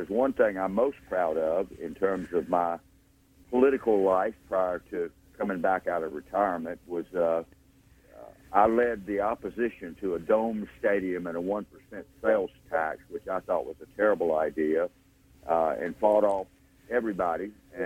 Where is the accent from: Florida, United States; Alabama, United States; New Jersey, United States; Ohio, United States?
Alabama, United States; Auburn; Well, in brief, I grew up in Auburn, Alabama. My father was a professor in the agricultural school there.